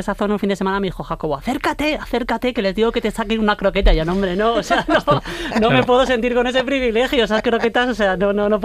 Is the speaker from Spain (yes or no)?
yes; Castile and León, Spain; como se asa en mi pueblo, que lo llevamos al horno del pueblo de al lado, al horno de Almeida de Sayago.